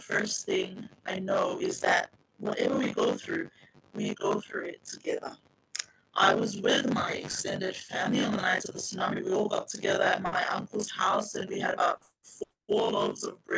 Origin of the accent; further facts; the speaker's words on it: Samoa; One thing I learned growing up in Samoa, which I know is what has been drawn on by our people on that side of the island